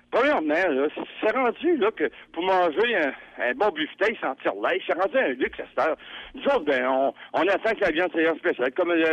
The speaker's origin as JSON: {"language": "French", "town": "La Pocatière", "region": "Quebec", "country": "Canada", "said": "moi, je viens de la Pocassière"}